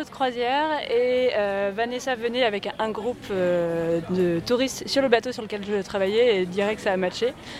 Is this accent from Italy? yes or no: no; Tours, Centre-Val de Loire, France; Alors on n'habite pas au même endroit, donc moi je suis de Tours